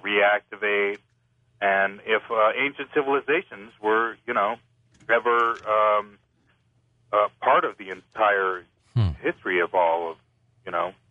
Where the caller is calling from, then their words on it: Taos, New Mexico, United States; Yeah, I'm calling from Taos, New Mexico.